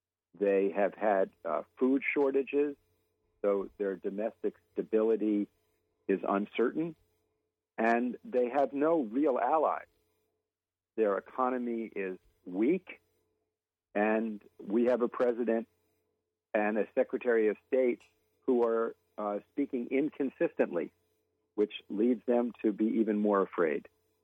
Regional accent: United States; No, I was speaking as an American.

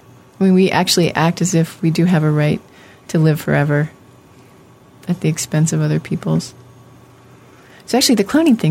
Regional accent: United States; For me, it was, as an American who expects to live a very long time, there was something incredibly true and humbling

